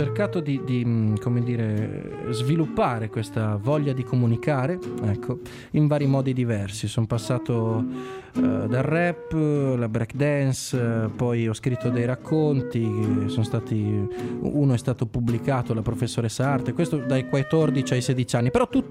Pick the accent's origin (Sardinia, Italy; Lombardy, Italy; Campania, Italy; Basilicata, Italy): Sardinia, Italy; Serramanna; Io vengo da Serraman, veniamo da quella zona lì che un tempo era chiamata la piccola Parigi, diciamo, per gli interessi culturali, per tutte le cose che accadevano.